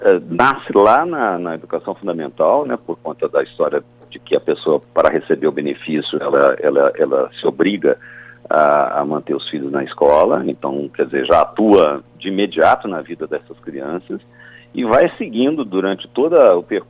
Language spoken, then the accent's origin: Portuguese; Minas Gerais, Brazil; now in São Paulo, Brazil; Eu sou mineiro, moro em São Paulo há 30 anos